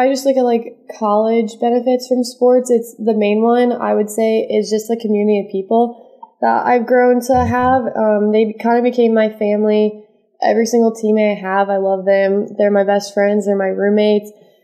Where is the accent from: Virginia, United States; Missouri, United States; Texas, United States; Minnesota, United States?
Missouri, United States; St. Louis; I'm from St. Louis, Missouri, and I go to Concordia University, Nebraska.